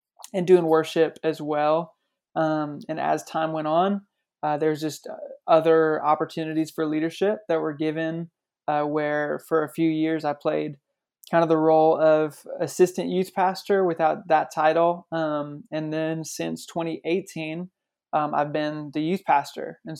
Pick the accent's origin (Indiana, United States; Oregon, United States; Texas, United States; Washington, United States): Washington, United States; moved away as an adult; now in Nashville, United States; I grew up in Washington State, so I was involved in our youth ministry there.